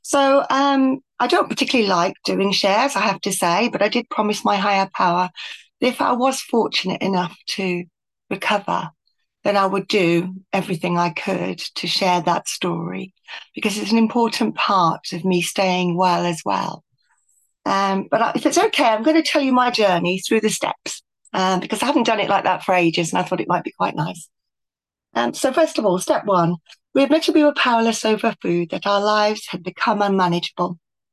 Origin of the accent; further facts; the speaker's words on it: Aberaeron, Wales, United Kingdom; My hometown, Aberaeron, on the other side is my mum.